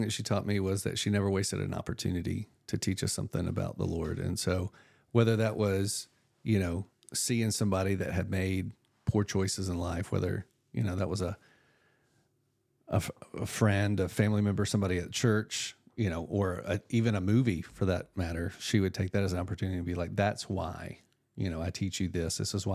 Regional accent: Mobile, Alabama, United States; I am from Mobile, Alabama, born and raised. My parents have been married 60 years this year.

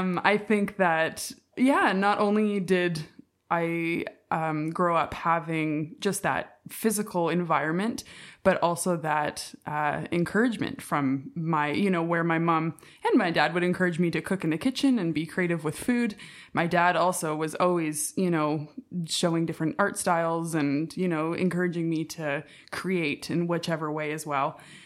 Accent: British Columbia, Canada; And growing up in the Lower Mainland, we did have the benefit of being kind of in this cultural mosaic

